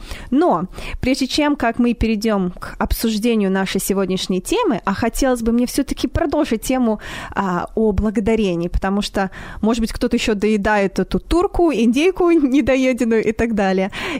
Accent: Belarus; Ну, мне это очень приятно, я сама белоруска.

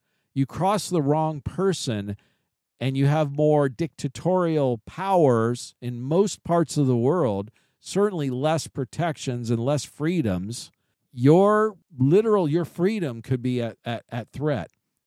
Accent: United States; One, it's not my home country. I was born here. I'm an American.

